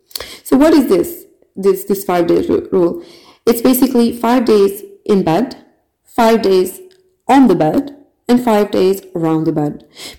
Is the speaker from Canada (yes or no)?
no; Pakistan; as you can see from my name, I am originally from Pakistan